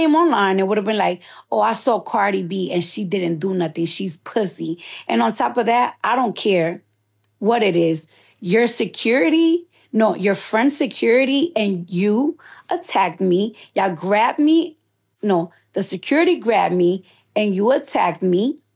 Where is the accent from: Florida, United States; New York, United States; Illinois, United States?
New York, United States; Bronx; Bitch, I'm from the Bronx.